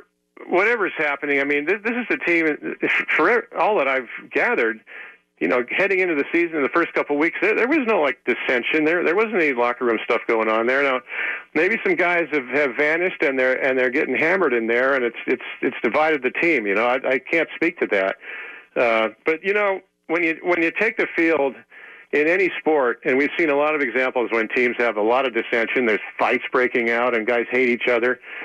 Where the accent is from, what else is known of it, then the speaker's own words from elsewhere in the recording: California, United States; Well, I'll tell you, I grew up in Southern California.